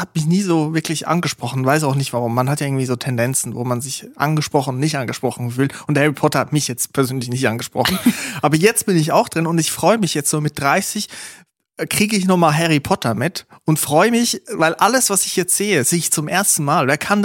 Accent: Switzerland; da, wo ich herkomme, Switzerland, da gibt's das nicht.

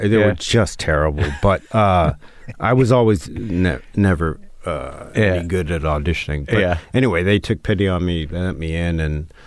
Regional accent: Jamaica, Queens, New York, United States; We grew up in Jamaica, Queens in New York.

